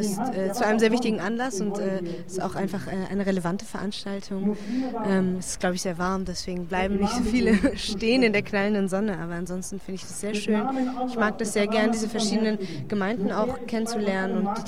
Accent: Iran; Also ich bin Iranerin, ich habe etwas dunklere Haut.

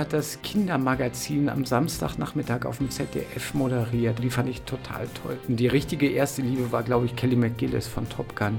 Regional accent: Cologne, North Rhine-Westphalia, Germany; Also ich bin aus Köln gekommen, war immer beim FC und bin zu Göttingen 05 gekommen.

